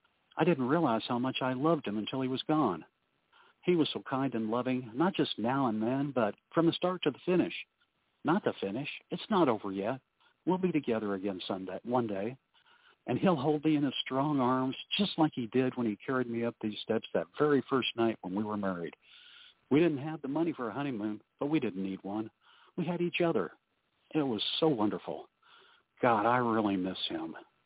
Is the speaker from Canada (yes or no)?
no; Rhode Island, United States; born there; I was born in Rhode Island, so the fast talking is a natural to me.